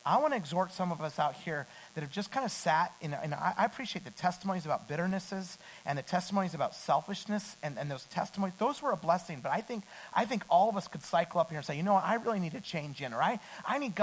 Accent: Idaho, United States; And I grew up in Idaho.

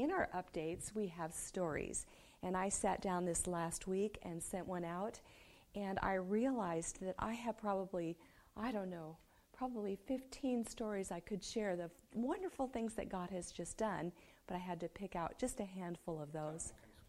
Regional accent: Durango, Colorado, United States; I was born in one of the most beautiful but simple places of the United States. I am from Durango, Colorado.

